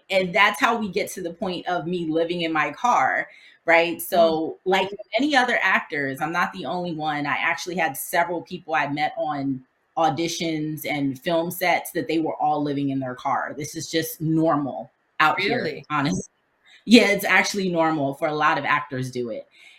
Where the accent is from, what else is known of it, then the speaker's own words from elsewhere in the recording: Pasadena, California, United States; born there; also born or lived in Brooklyn; So even though I was born in Pasadena, I moved around a lot.